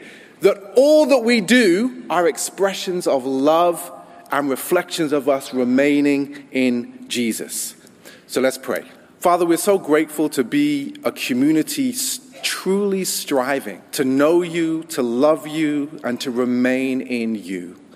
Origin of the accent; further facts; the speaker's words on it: United States; now in London, United Kingdom; even though I don't sound like it, I am American.